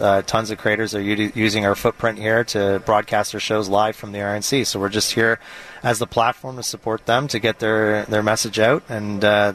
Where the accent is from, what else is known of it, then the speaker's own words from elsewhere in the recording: Canada; I get a phone call, and I'm Canadian at the time